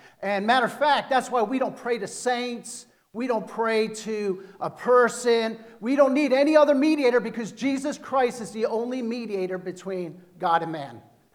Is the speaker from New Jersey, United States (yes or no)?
yes; New Jersey, United States; accent: Jersey; sometimes I get talking quick, if I'm from Jersey, sometimes I'll get that Jersey talk coming in.